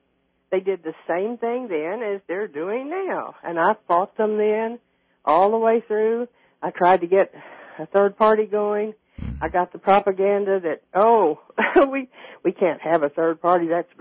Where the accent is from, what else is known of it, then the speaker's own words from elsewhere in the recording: Oklahoma, United States; I'm from Oklahoma